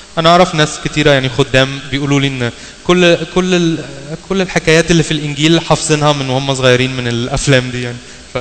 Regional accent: Washington, United States; ايوه احنا من واشنطن. لكن يعني اهم حاجه نفتكر ان احنا كلنا من امريكا

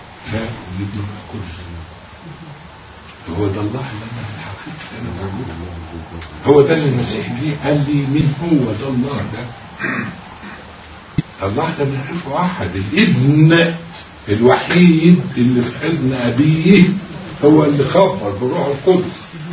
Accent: Egypt; moved away; فعارفين ان انا من مصر

